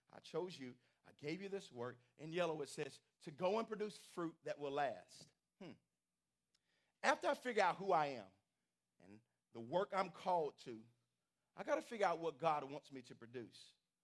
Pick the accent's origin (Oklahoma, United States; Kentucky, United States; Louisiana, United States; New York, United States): Kentucky, United States; Shepherdsville; Man, I'm from Shepherdville. This is my country.